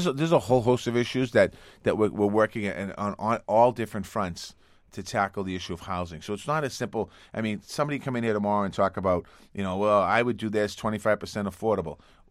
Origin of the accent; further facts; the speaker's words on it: Dorchester, Massachusetts, United States; I mean, I grew up on Taft Street in Dorchester.